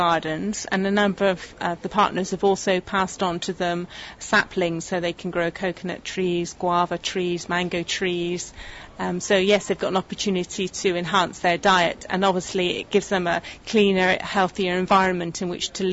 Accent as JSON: {"language": "English", "town": "Bristol", "region": "South West England", "country": "United Kingdom", "said": "I'm originally from Bristol, but I now work in Middlesex for a relief and development organisation called Tear Fund, and I'm here in Kanyakumari, the very southernmost tip of mainland India"}